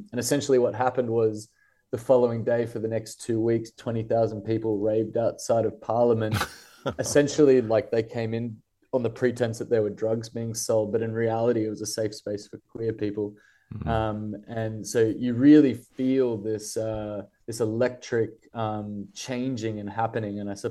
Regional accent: United States; I grew up in America

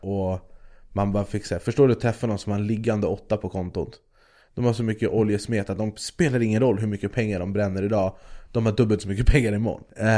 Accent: Sweden; tja, jag är från Sverige, jag kommer till

